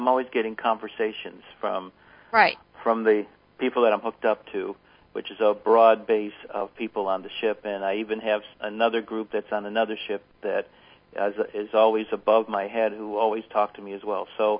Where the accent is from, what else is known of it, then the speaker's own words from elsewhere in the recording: New York, United States; She was very much involved in the Democratic politics where I was growing up in Erie County, which was a major county of which Buffalo is the county seat.